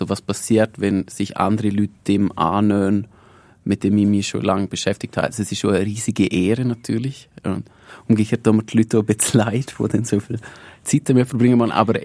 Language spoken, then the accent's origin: German; Liechtenstein; du schwätzt so komisch, von wo kommst du? Und dann habe ich gesagt, Liechtenstein.